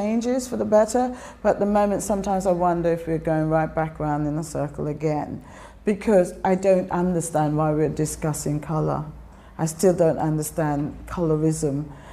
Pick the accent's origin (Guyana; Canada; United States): Guyana; accent: Guyanese; And when I speak, I tell people I'm from Guyana.